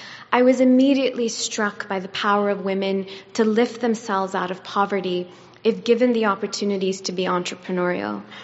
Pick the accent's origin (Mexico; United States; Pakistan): Pakistan; But I was also growing up in Pakistan at a time when things were challenging in the country.